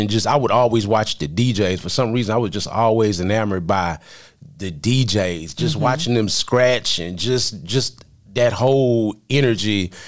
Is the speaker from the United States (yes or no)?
yes; Houston, Texas, United States; Houston is just a different type of vibe. You know what I'm saying? You grow up with so much culture, so many different races, so much interaction.